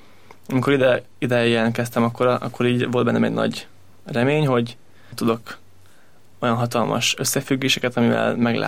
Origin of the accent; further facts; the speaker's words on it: Páty, Pest, Hungary; Pátyon születtem, oda költöztek szüleim 25 éve, és ott alakult meg a most már Domus Mariéként nevezett helyi regnum.